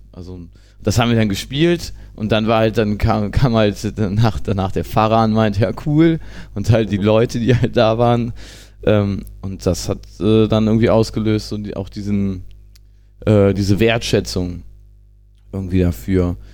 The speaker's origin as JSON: {"language": "German", "region": "North Rhine-Westphalia", "country": "Germany", "tie": "born there", "said": "ich habe damals im Dorf, wo ich bei Jülich, wo ich geboren bin"}